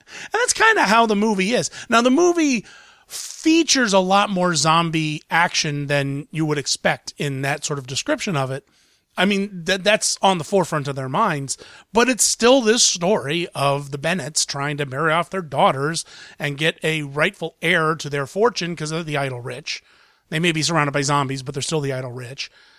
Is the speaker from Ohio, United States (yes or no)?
yes; Columbus, Ohio, United States; It's opening locally in my hometown, Columbus, Ohio, this weekend.